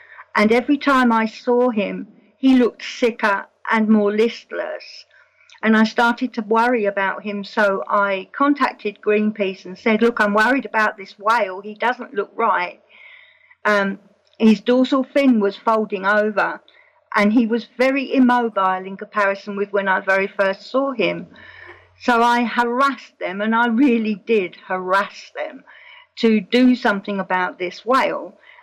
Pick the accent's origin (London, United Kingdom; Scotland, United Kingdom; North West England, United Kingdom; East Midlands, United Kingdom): London, United Kingdom; I was born in London. And immediately at the back of my house was a bomb crater. And that's where I played when I was a child.